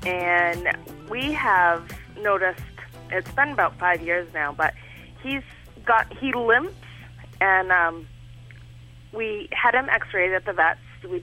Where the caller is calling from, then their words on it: Maine, United States; I'm calling from Maine.